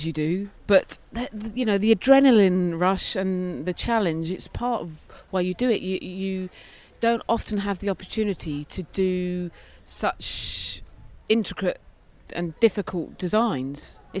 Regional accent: England, United Kingdom; I am British. That's how I feel.

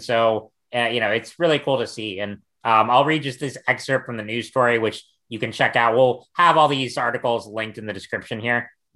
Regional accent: North Carolina, United States; this comes from my home state of North Carolina

